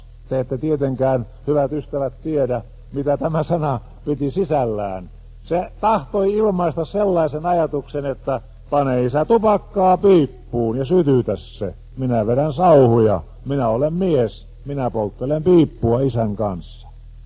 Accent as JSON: {"language": "Finnish", "region": "Satakunta", "country": "Finland", "tie": "born or raised there", "said": "Minä olen kotoisin Satakunnasta"}